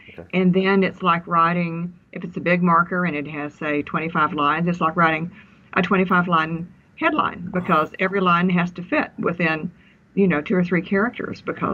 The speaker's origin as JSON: {"language": "English", "town": "Austin", "region": "Texas", "country": "United States", "tie": "born or raised there", "also_born_or_lived": "Lisbon"}